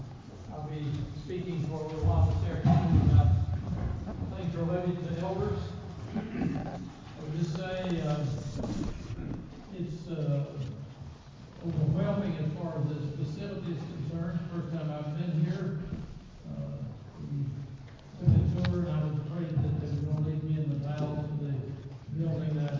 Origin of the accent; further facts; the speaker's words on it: Kentucky, United States; accent: Kentucky; Obviously, from my speech pattern, I'm from Kentucky. Sorry about that, guys.